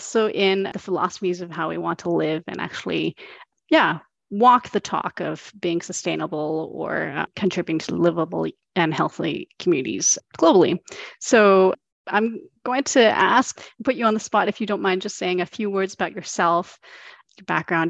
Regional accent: Canada; Whereas I come from Canada originally, so I have practical experiences in Canadian planning

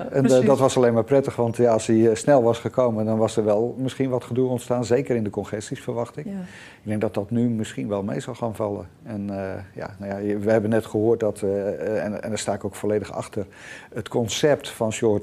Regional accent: Netherlands; Maar het lost ze op, we zijn ook Nederlanders.

